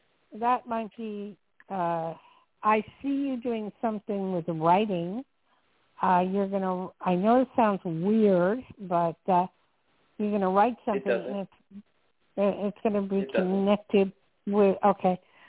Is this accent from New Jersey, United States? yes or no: yes; New Jersey, United States; also born or lived in New York; I'm from Jersey and grew up in the Jersey, New York area, so very familiar.